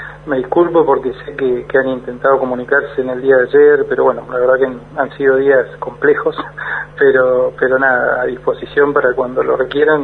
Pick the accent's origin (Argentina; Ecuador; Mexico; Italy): Argentina; Río Mayo, Chubut; born there; yo soy nacido en Río Mayo, soy una pequeña localidad chubutense al sudoeste de nuestra provincia. En el año 2011 aproximadamente me incorporo al gobierno municipal de mi pueblo.